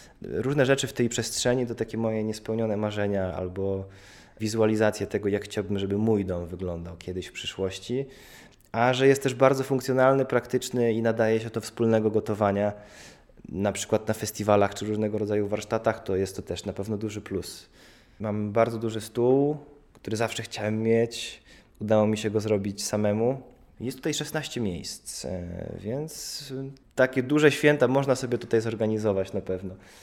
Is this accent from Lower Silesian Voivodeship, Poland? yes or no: no; Nowiny, Lublin Voivodeship, Poland; Pochodzę spod Chełma, z małej miejscowości nazwanej Nowiny. Mam 25 lat